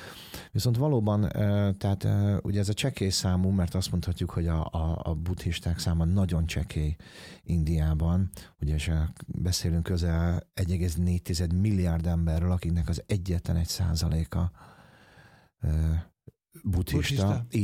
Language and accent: Hungarian; Hungary; én ide születtem, itt nőttem fel Magyarországon, mindenem ide köt